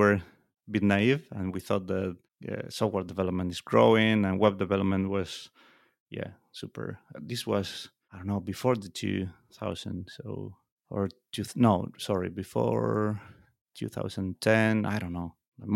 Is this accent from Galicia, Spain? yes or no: yes; Galicia, Spain; I was born here in Galicia, in a very small village, very, very close to Portugal, so just the border.